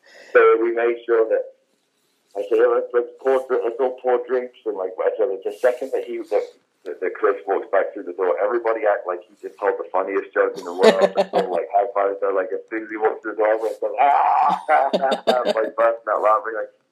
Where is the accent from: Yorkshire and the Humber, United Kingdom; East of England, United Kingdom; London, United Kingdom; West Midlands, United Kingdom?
East of England, United Kingdom; King's Lynn; Where we've been built from in King's Lynn at Lynchport, which is a great venue.